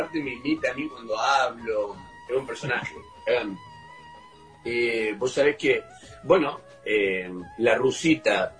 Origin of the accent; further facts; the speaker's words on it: Reconquista, Santa Fe, Argentina; also born or lived in Córdoba; Nací en Córdoba, pero nos criamos en Reconquista.